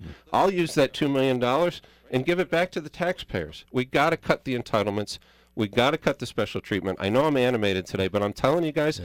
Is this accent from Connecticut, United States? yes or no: yes; New Haven, Connecticut, United States; I grew up in New Haven. I threw my elbows around.